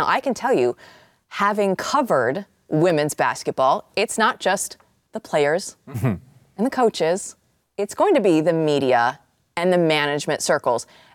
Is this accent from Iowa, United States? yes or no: yes; Grimes, Iowa, United States; I'm from Grimes, Iowa.